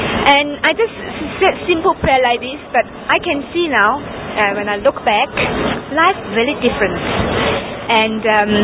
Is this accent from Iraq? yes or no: no; Hong Kong; English is a second language; I'm from Hong Kong. And when I was around the age of 15, at that time, I went to an English school to study in Hong Kong, and my English was so poor.